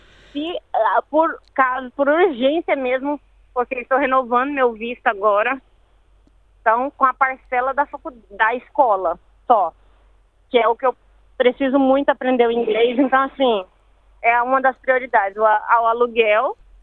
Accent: Minas Gerais, Brazil; moved away as an adult; also born or lived in Alagoas; now in Australia; brasileira, tenho 30 anos e cheguei há 4 meses na Austrália. Eu sou de Minas, mas eu nasci em Alagoas, tem 19 anos que eu moro em Minas Gerais.

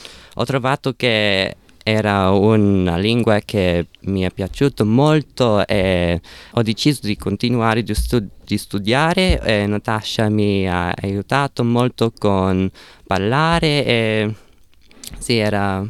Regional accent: Australia; born there; Italian is a second language; I miei genitori sono inglesi e sì, non sono italiano.

